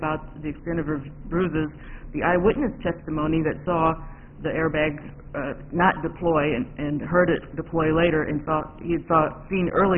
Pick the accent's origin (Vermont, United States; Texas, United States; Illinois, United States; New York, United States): Illinois, United States; Benton; I'm from Benton, Illinois